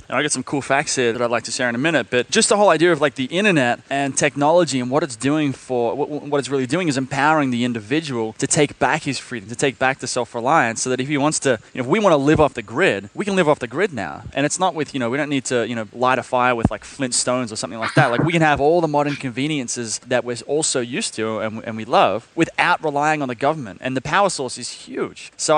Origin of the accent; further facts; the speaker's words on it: Australia; accent: Australian; people do understand me and my refined Australian accent.